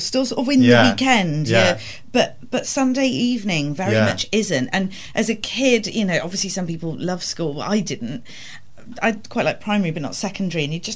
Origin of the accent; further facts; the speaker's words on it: Wales, United Kingdom; British, I'm Welsh